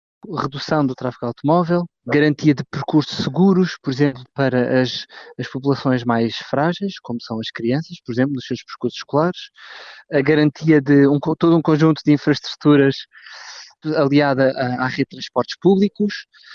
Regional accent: Setúbal, Portugal; Sim, eu sou de Setúbal.

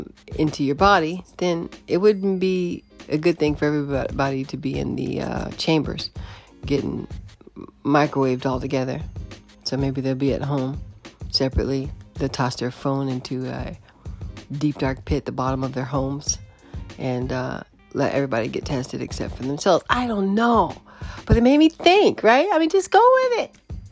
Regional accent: United States; now in Canada; I'm an American recording this podcast from Canada

